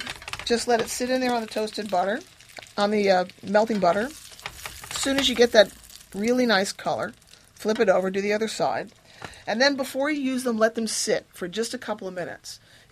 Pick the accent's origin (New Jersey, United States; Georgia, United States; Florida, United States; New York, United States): New York, United States; also born or lived in Maine; I lived in Maine for many years. They don't have good buns up there, you know. But I grew up in New York, and I remembered Pepperidge Farm.